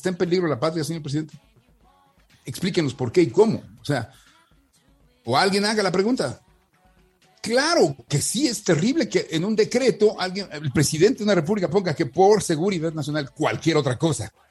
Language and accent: Spanish; Mexico; Yo soy un soldado mexicano sorteado con bola negra a las órdenes de mi general